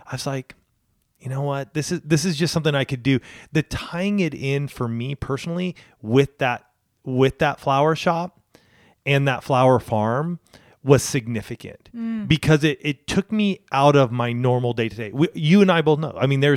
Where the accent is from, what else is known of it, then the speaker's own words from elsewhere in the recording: California, United States; I grew up in Southern California, seeing my dad